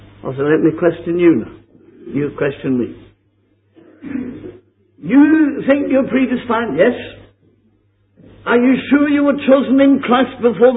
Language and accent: English; Northern Ireland, United Kingdom; We go across the water to London and we say we come from Ulster, and the people look at you as if you were a queer case.